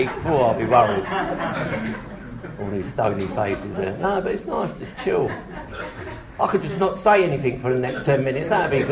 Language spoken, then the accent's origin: English; London, United Kingdom; I try not to swear. I am from South London, so if I do, please forgive me.